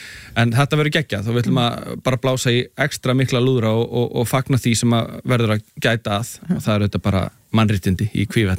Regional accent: Reykjavík, Capital Region, Iceland; bæði við sem bara Reykvíkingar og þjóð

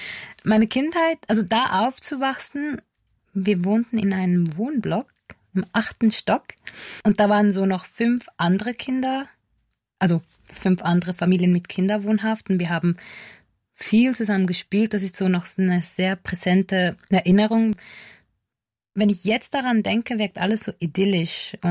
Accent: Glarus, Switzerland; also ich komme aus Glarus und das ist für mich schon immer noch so ein großes Gefühl von Zuhause

